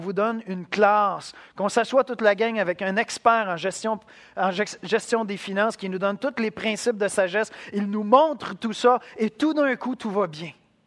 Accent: Quebec, Canada; Puis on est Québécois, hein?

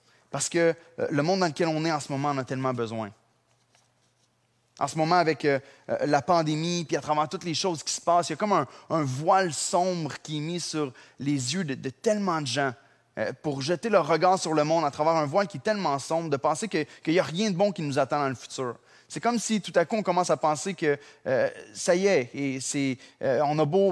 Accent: Drummondville, Quebec, Canada; dans ma ville natale à Drummondville

